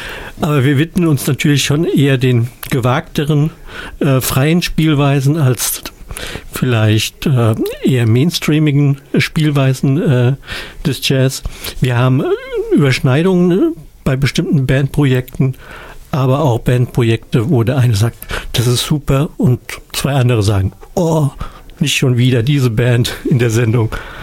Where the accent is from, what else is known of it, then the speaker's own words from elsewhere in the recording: West Germany, Germany; Ich komme aus dem Westen